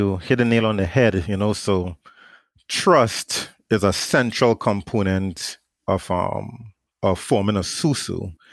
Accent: Trinidad & Tobago; I thought it was a Trinidadian thing growing up in Trinidad.

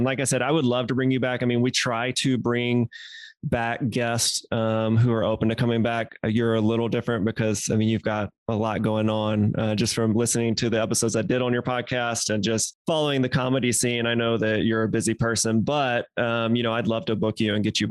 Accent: Mississippi, United States; I think I am originally from Mississippi.

